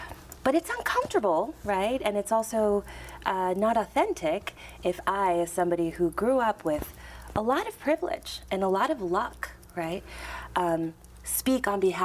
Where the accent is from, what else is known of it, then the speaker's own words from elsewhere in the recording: Miami, Florida, United States; My parents are from Mexico City, and they're both physicians, so I grew up in Miami, Florida.